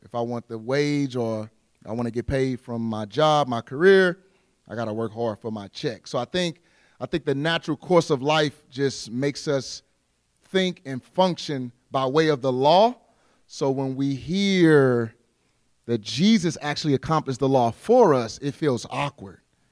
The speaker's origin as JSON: {"language": "English", "town": "St. Louis", "region": "Missouri", "country": "United States", "tie": "born or raised there", "said": "It's called the Extra Nos Fest in St. Louis, my hometown."}